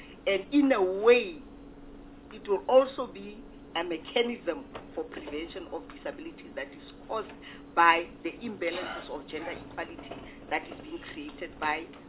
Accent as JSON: {"language": "English", "country": "South Africa", "said": "I'm a South African woman with a disability."}